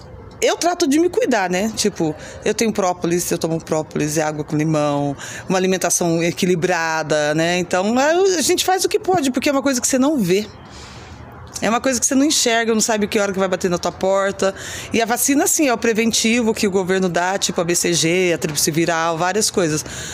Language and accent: Portuguese; Londrina, Paraná, Brazil; eu sou de Londrina, mas eu sou acampada do MST lá.